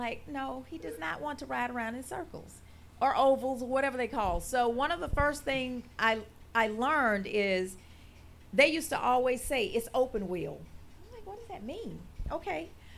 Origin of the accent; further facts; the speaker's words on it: Atmore, Alabama, United States; I grew up, and I'm extra country. I am from Atmore, Alabama.